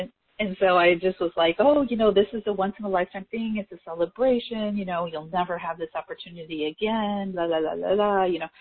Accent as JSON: {"language": "English", "region": "Midwest", "country": "United States", "tie": "born or raised there", "said": "I grew up in the Midwest of, you know, being, if you're a good woman, you'll do this, you'll do that."}